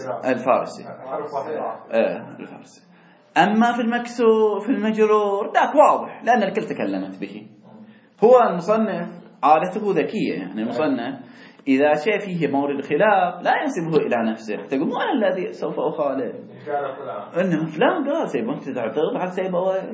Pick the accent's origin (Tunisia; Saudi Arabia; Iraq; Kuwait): Saudi Arabia; Hejaz; ليش تبغى ها أنا حجازي ما ليش أبغى